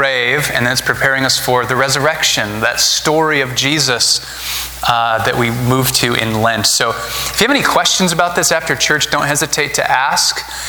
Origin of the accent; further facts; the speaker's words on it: Oregon, United States; also born or lived in Idaho; as Carrie and I have moved back to Oregon. We grew up in Oregon.